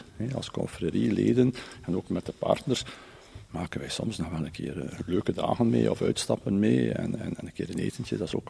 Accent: Bruges, West Flanders, Belgium; En als bruggelingen

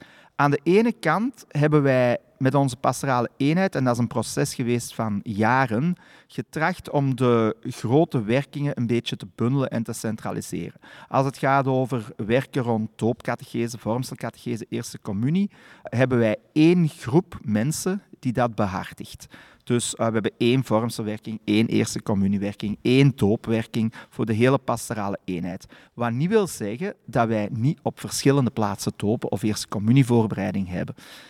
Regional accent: Turnhout, Antwerp, Belgium; Nee, ik ben geboren en getogen in Turnhout

